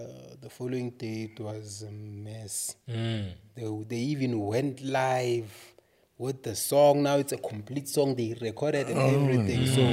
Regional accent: Vosloorus, Gauteng, South Africa; And by the time I'm from Vosloorus, by the way.

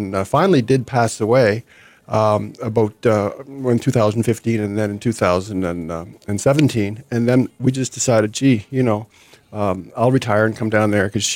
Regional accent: Canada; I'm Canadian

